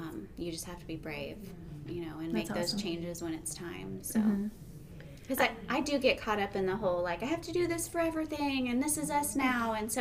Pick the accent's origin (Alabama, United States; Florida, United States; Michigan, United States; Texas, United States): Texas, United States; Dallas; now in Kansas City, United States; I'm from Dallas area, Texas, and so was in that environment for a while, and then we moved to Kansas City in 2007.